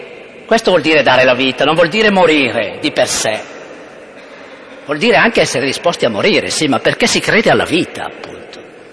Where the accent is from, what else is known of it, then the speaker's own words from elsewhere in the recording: Bergamo, Lombardy, Italy; born there; Lo capite che a questo livello non serve niente dire che sono nato a Bergamo